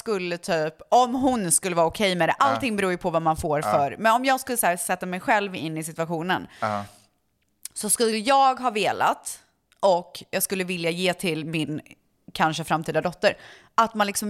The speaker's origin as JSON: {"language": "Swedish", "town": "Viskafors", "region": "Västra Götaland County", "country": "Sweden", "tie": "born or raised there", "said": "Ja, snöl. Man säger så i Viskafors."}